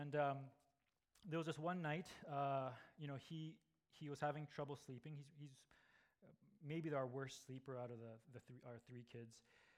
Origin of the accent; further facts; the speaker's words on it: Calgary, Alberta, Canada; So I was born and raised in Calgary. My parents are Japanese. They were Japanese immigrants. They landed in Calgary in the early 70s. And growing up, I'm the youngest of four kids